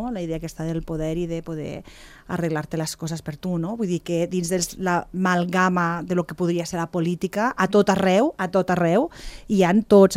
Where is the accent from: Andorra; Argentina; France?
Andorra; Si l'acord d'associació no és per tu, és per mi, que sóc andorrana.